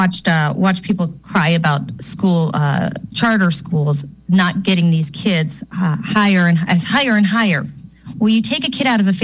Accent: Florida, United States; I'm from Florida, and we didn't have a exam at the end.

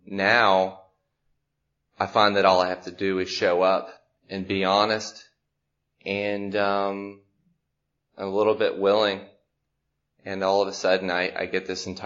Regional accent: Macon, Georgia, United States; born there; I was born in Macon, Georgia in 1980.

